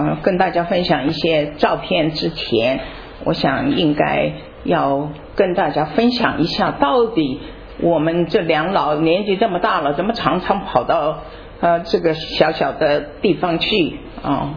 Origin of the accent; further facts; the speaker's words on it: Hunan, China; now in Glendora, United States; 因为我是湖南人，我一听他开口我就听到了